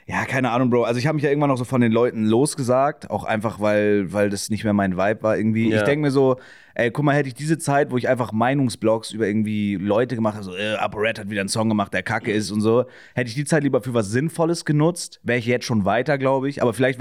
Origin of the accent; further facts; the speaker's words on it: Schleswig-Holstein, Germany; Ja, ich komme aus dem Vorort. Also ich komme halt aus, nicht direkt aus Kiel, sondern aus dem Vorort. Und 2019 bin ich wegen der Ausbildung nach Kiel gezogen, direkt in die Innenstadt.